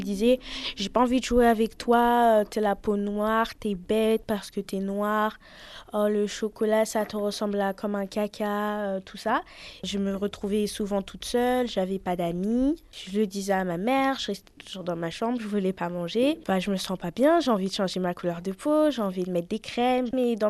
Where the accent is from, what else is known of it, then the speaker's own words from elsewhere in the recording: France; born there; moi, je suis née en France, on me considère comme une noire